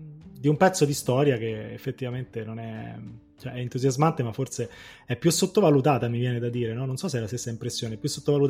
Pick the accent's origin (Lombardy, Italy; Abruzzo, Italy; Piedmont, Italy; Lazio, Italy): Lazio, Italy; Rome; born there; più di 20 anni della mia vita, perché io sono nato a Roma